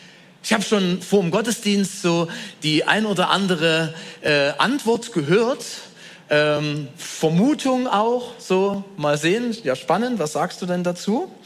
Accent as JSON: {"language": "German", "country": "Germany", "tie": "born or raised there", "said": "Ich bin in der DDR aufgewachsen"}